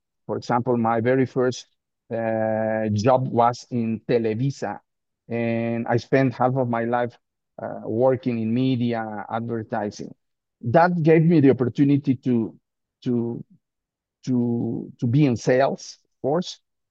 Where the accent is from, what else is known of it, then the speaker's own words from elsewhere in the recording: Mexico City, Mexico; I live in Mexico City. I'm originally from Mexico City.